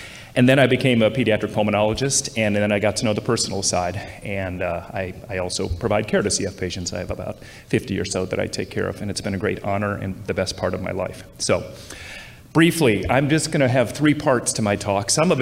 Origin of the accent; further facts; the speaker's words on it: Iowa, United States; And I grew up in Iowa, and I didn't know what to do for my